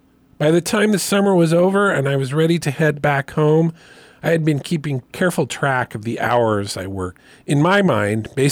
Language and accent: English; the West, United States; this is where I often find myself thinking about the positives about growing up in the West.